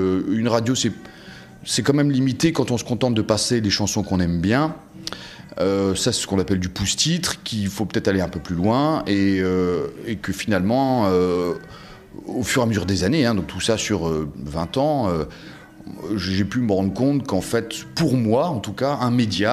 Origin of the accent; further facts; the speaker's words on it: East, France; parce que je viens de l'Est.